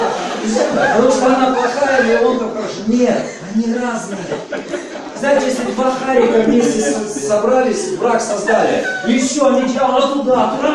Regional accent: Zabaykalsky Krai, Russia; я вырос в Забайкалье

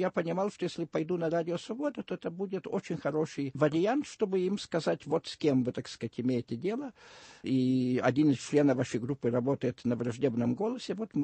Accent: Lithuania; Russian is a second language; я литовец, и, естественно, наверное, русским языком все же не владею как родным, хотя, честно говоря, считаю, что там для меня абсолютно второй родной язык

